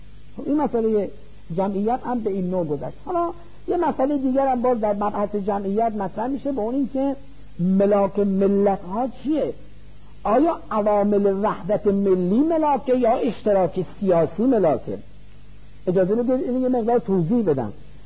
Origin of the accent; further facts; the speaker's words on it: Iran; مثل ما که ایرانی هستیم